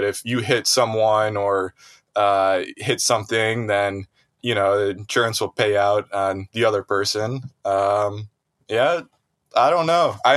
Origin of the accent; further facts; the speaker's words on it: Meridian Township, Michigan, United States; just like I'm from Meridian Township.